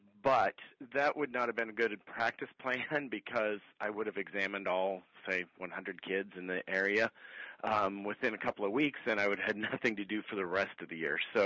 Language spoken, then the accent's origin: English; Colorado, United States; I grew up in rural Colorado. A town in the northeastern corner of Colorado has about 1,200 people. There were 33 people in my high school class. My dad was a farmer.